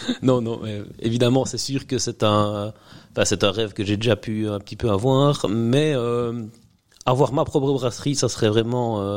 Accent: Wallonia, Belgium; je viens de la région de Waregem, donc la capitale de l'ASB, comme on dit, en région liégeoise, province de Liège, entre Liège et Bruxelles

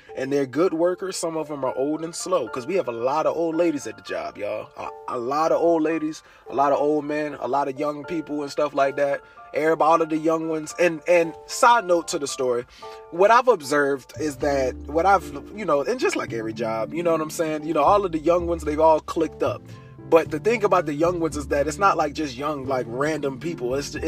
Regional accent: Richmond, Virginia, United States; I'm from Richmond." All right, you know what I'm saying? I'm from Richmond, VA. He like, "Yeah, man, I knew you weren't from around here."

